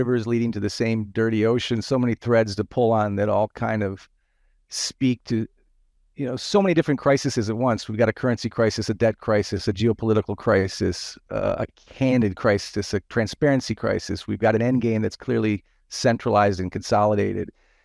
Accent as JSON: {"language": "English", "country": "United States", "moved": "yes", "said": "I'm as American as apple pie, although I've spent many decades overseas."}